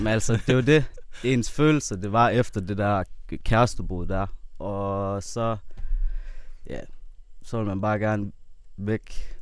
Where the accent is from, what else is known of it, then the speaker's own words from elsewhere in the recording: Klokkerholm, North Denmark Region, Denmark; og jeg er fra Klokkerholm. 25 år gammel.